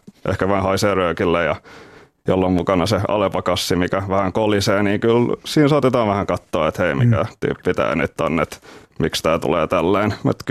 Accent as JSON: {"language": "Finnish", "town": "Inkoo", "region": "Uusimaa", "country": "Finland", "also_born_or_lived": "Helsinki", "lives_now": "Salo, Finland", "said": "Mä oon Inkoosta kotoisin."}